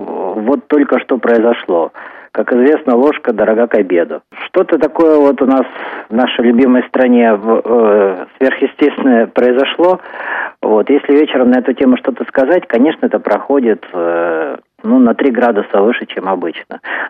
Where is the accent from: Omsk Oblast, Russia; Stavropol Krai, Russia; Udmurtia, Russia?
Omsk Oblast, Russia; Omsk; скорее всего, это будет в моем родном городе Омске